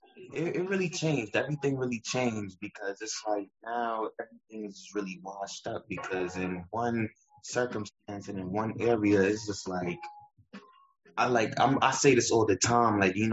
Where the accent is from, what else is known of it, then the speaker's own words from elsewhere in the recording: New York, United States; And who represents like the area where I'm from, because you know I'm from New York